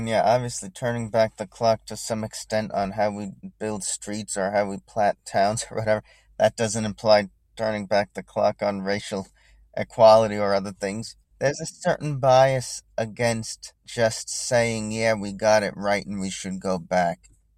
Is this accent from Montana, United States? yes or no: no; New Jersey, United States; Not everyone loves New York. I do. I grew up in New Jersey. So I love the big city and the small town. I grew up in a small town.